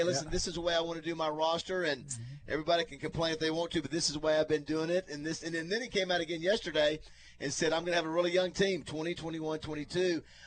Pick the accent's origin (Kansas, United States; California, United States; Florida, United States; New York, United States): Florida, United States; Panama City; I grew up in Panama City, Florida. So I used to go see the Braves play quite a bit.